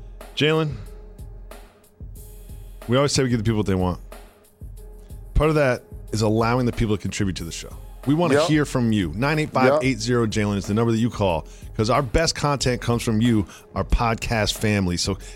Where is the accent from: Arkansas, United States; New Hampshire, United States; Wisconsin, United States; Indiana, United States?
New Hampshire, United States; from New Hampshire.